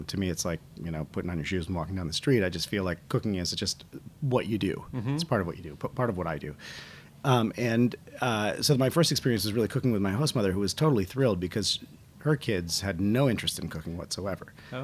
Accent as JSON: {"language": "English", "region": "Vermont", "country": "United States", "tie": "born or raised there", "said": "I grew up in Vermont on a small farm, an organic farm"}